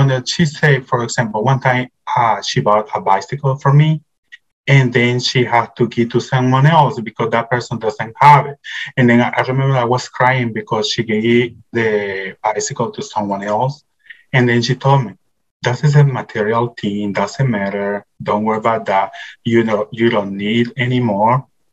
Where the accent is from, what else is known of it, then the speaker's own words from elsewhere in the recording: Nicaragua; also born or lived in Italy / Spain; I was born in Italy, but I moved to Spain to live with my grandma. My grandma is from Spain. And then in certain time, she decided to move to Nicaragua because his father was living in Nicaragua. And since that time, I was living there.